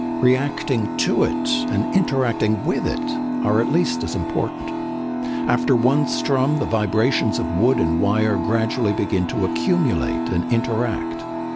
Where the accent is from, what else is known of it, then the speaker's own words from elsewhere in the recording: Massachusetts, United States; I grew up in Massachusetts, where the seasons bring obvious changes.